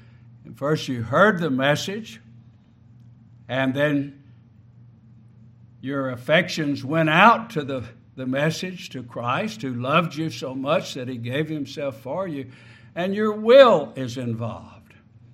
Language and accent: English; Houston, Texas, United States; I was raised in Houston, Texas, and went to a Baptist church